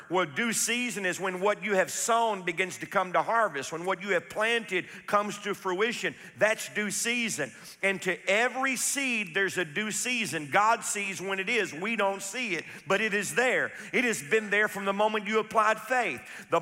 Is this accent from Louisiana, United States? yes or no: yes; Louisiana, United States; Martinez Landing in Zawala, Louisiana, practically where I was raised there on Toledo Bend on the weekends.